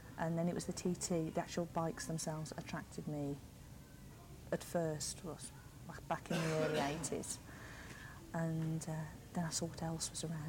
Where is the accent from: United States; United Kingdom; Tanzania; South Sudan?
United Kingdom; Kidderminster, West Midlands; We're from Kidderminster in Worcestershire.